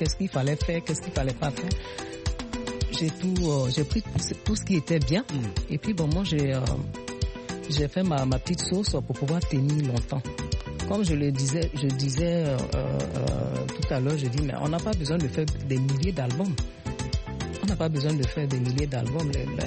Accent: Côte d’Ivoire; Je me dis pas que oui parce que je suis ivoirienne ou je suis dans telle communauté

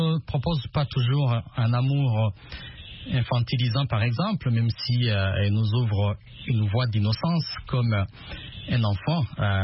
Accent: DR Congo; Ici chez nous en RDC

